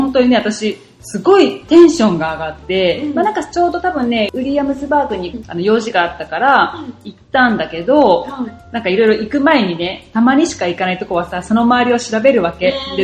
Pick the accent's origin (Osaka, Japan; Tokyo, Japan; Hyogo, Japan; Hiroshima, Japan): Hiroshima, Japan; だって私広島出身だから。